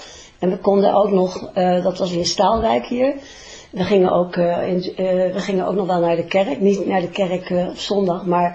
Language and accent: Dutch; Leiden, South Holland, Netherlands; En daar ben ik eigenlijk opgegroeid. En ik ben daar opgegroeid en eigenlijk ben ik nooit meer uit Leiden weggegaan.